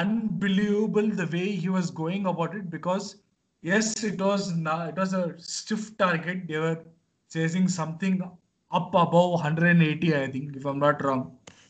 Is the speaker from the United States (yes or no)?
no; India; So as Indian a fan or somebody who has followed the Indian T20 team's growth